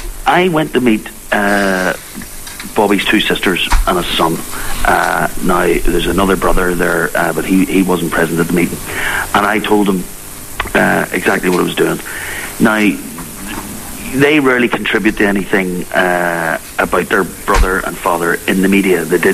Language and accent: English; Belfast, Northern Ireland, United Kingdom; Well, I was born in 1966 in Ardoyne in North Belfast, one of five kids, and sort of grew up there